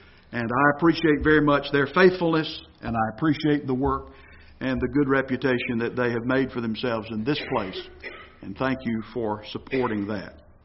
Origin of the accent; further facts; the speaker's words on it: Alabama, United States; born there; John preaches in my home county in North Alabama. I was born in Limestone County, Alabama. Athens is the county seat of that county.